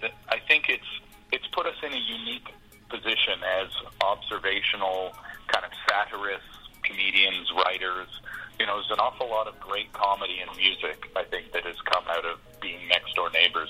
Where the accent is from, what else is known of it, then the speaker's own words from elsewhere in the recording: Canada; oh no, I'm not American, I'm Canadian.